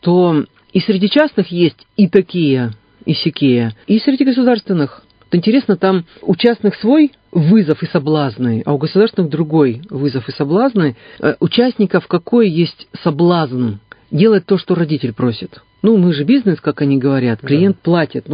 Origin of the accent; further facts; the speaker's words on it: Krasnoyarsk, Krasnoyarsk Krai, Russia; Ну, я из Красноярска